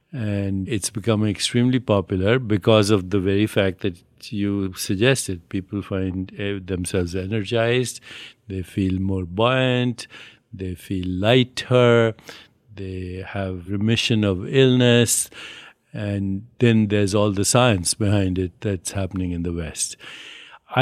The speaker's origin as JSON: {"language": "English", "country": "India", "said": "So I resent this trying to own, even though I'm Indian, you don't own knowledge or wisdom."}